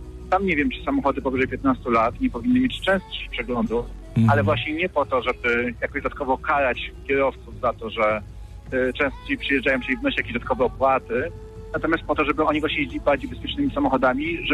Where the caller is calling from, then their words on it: Łódź, Łódź Voivodeship, Poland; u mnie w Łodzi